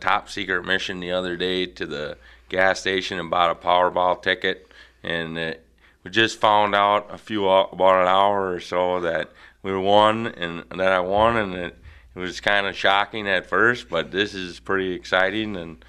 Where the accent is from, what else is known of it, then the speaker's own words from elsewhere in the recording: Minnesota, United States; I'm from Minnesota.